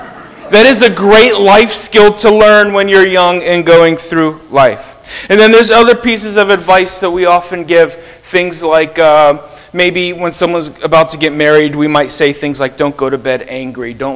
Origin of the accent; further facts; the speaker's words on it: Pittsburgh, Pennsylvania, United States; now in Baltimore, United States; Where we live near Baltimore, they don't love the fact that I'm from Pittsburgh.